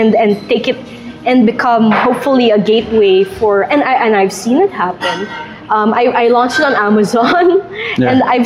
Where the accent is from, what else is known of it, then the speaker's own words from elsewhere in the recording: Philippines; because I'm Filipino and I'm only going to aim for the Filipino audience